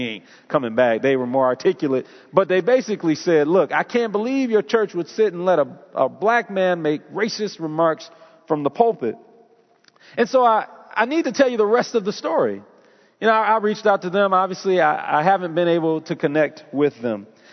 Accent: Detroit, Michigan, United States; You know, as a child growing up in Detroit, I kind of thought there was this unwritten rule in my household that I was never to date a white girl.

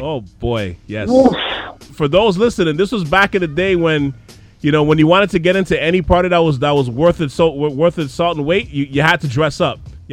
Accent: Montreal, Quebec, Canada; moved away; Yeah, I think I went there like once or twice because I was gone from Montreal by that point.

